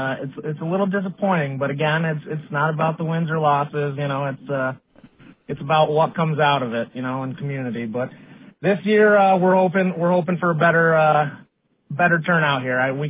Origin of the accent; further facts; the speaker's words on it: Kalamazoo, Michigan, United States; Kalamazoo originally.